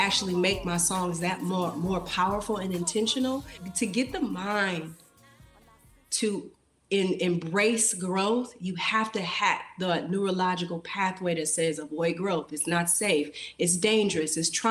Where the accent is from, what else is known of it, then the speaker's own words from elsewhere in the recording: Detroit, Michigan, United States; I grew up in Detroit, and my family life, church-going folk.